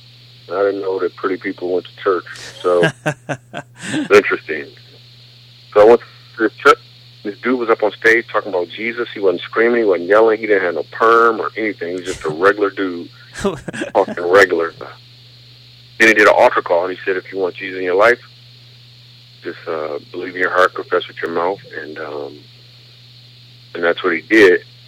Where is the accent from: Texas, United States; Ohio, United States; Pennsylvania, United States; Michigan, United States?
Michigan, United States; Grand Rapids; Michigan, Grand Rapids, Michigan.